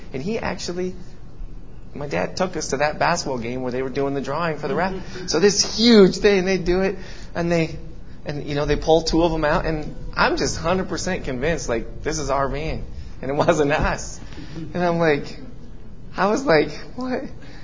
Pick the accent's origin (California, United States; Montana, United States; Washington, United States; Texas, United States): Montana, United States; Bozeman; When I was a kid, I grew up in Bozeman